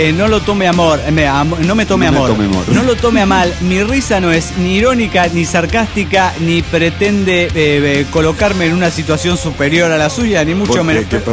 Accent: Mexico City, Mexico; del DF mexicano.

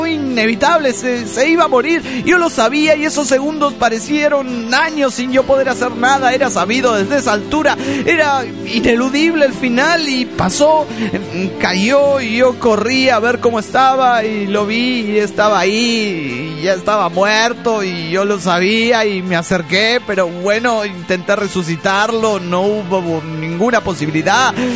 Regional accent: Berazategui, Buenos Aires Province, Argentina; de Berazategui, Buenos Aires, Argentina

